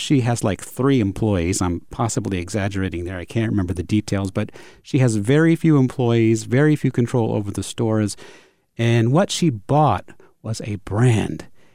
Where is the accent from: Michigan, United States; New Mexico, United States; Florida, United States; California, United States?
Florida, United States; I grew up in Florida, so we had a few there.